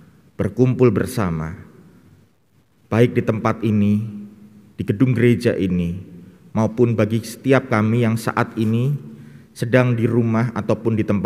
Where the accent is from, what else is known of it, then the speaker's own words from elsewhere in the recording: Purwokerto, Central Java, Indonesia; asale sekang Purwokerto.